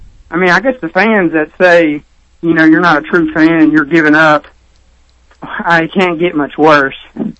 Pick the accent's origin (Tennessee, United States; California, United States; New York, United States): Tennessee, United States; I'm from West Tennessee